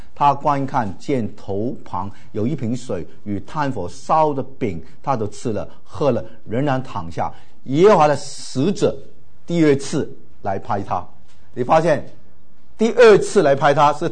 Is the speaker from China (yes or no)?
yes; China; 我们是中国人啊，东方人